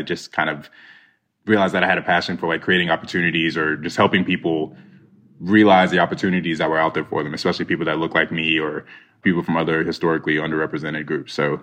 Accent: Nigeria; we're Nigerian. My sister and I are Nigerian. We're of the Igbo tribe.

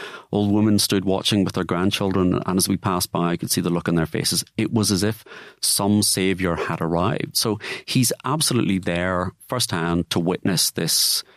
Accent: Liverpool, North West England, United Kingdom; now in Manchester, United Kingdom; And I said, I don't know about pretending, but anyway, I am from Liverpool.

